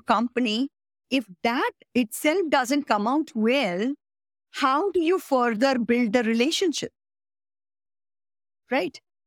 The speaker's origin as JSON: {"language": "English", "country": "India", "said": "See, I believe we know English, and in India, we learned English because Britishers ruled India and we spoke a lot of British English."}